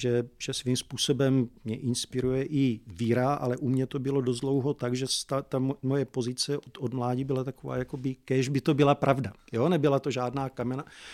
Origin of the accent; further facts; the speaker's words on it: Velké Meziříčí, Vysočina Region, Czechia; já jsem vyrůstal vlastně na Vysočině, v malém městě, velké Meziříčí